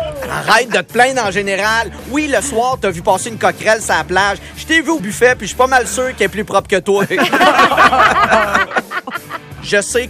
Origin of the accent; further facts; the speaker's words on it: Quebec, Canada; C'est le fun, on est des Québécois qui se croisent en vacances, on peut se saluer.